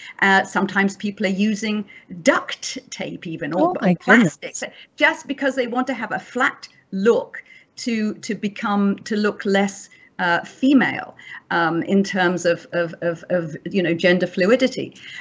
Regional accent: United Kingdom; Well, you know, I'm a Brit.

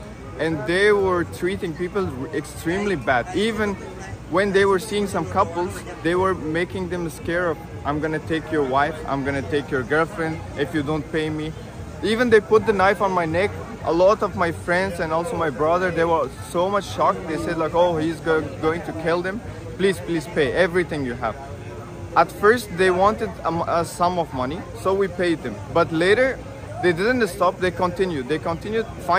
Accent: Afghanistan; English is a second language; I'm from Afghanistan.

